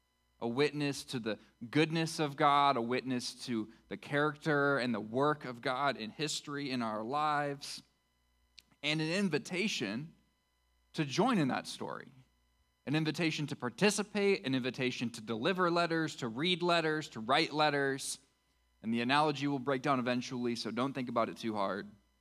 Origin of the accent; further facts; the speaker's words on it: Jackson, Michigan, United States; moved away as an adult; also born or lived in Fort Myers, Florida; When I was 18, I moved from Michigan, which is where I'm from, the greatest state in the union. It's not, actually. It's an objective fact, Heather. I moved from Jackson, Michigan, which is maybe the worst city in the greatest state in the union, to Fort Myers, Florida